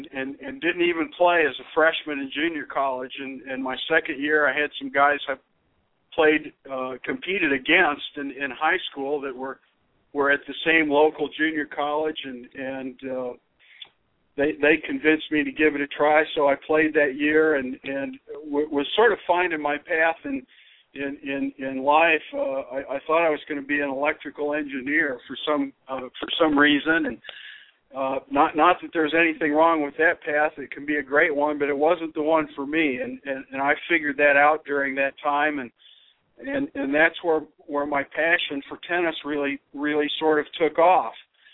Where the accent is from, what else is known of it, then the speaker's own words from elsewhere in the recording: Rockford, Illinois, United States; I grew up in Rockford, Illinois, about an hour west of Chicago, good sized city, the second largest city in Illinois behind Chicago